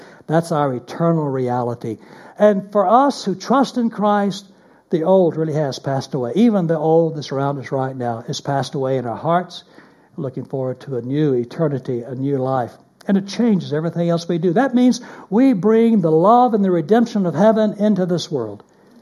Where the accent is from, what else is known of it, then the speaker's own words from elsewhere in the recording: Dallas, Texas, United States; My friend and I grew up in Dallas, Texas.